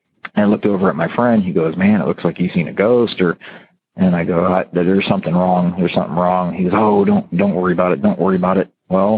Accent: Ohio, United States; even though he was from Korea and I was from Ohio, he had cousins that lived in the area.

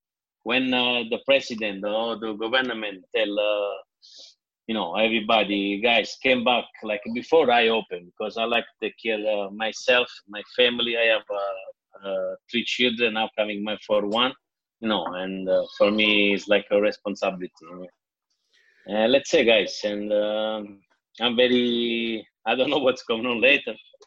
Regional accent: Naples, Campania, Italy; English is a second language; moved away as an adult; now in United States; I'm from Napoli. I moving here 10 years ago.

